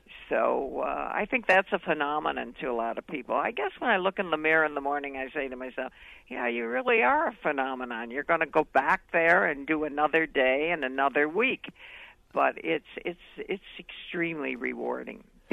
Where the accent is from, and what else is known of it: Chicago, Illinois, United States; born there; now in New York, United States